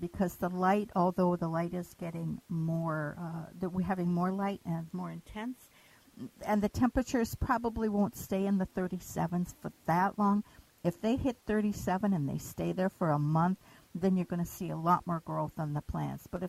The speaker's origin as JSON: {"language": "English", "region": "Virginia", "country": "United States", "tie": "born or raised there", "said": "Up in Virginia."}